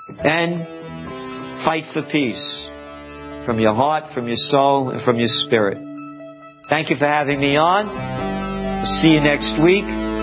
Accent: Bronx, New York, United States; Matter of fact, I was taught that as a little boy growing up in the Bronx.

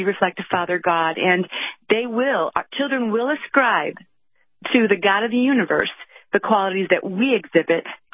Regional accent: Washington, United States; I'm from Washington State, and we've shut down harder and longer than many other states.

